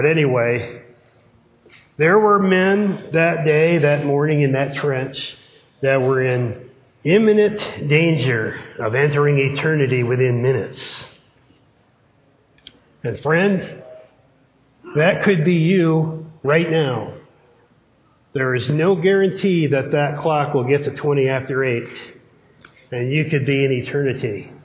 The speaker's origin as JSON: {"language": "English", "country": "Canada", "said": "even though I'm a Canadian, I have no idea how old Canada is today."}